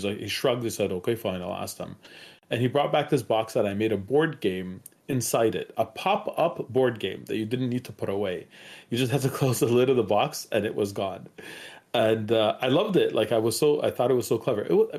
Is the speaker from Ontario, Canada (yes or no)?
no; Montreal, Quebec, Canada; also born or lived in Iraq; So I was born in Iraq. Let's start at the beginning. I moved out of there before the Iran-Iraq war. We came to Canada when I was about 5 years old. Been here ever since, in Montreal, Canada specifically.